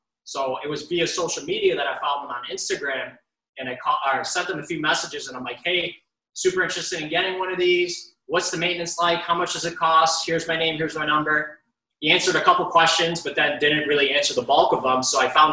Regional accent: Rochester, New York, United States; Never in 100 years did I think that someone from my hometown, mind you, this guy's all the way out in California, someone from my hometown would call me to purchase one of these.

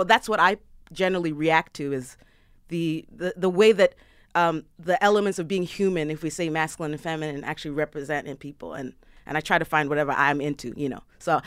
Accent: New York City, New York, United States; I'm Kenyan, I grew up in New York City, I'm pansexual, I have no hair.

